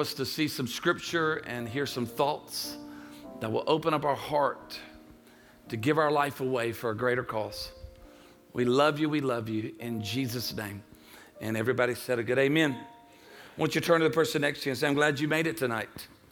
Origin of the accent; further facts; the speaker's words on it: the South, United States; She's a Cajun, so she's Cajun. I'm Italian. We're from the South.